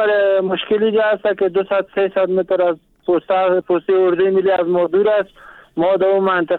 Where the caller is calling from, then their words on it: Kunduz, Afghanistan; بله از قندوز هستم. از منطقه آلچین هستم سر.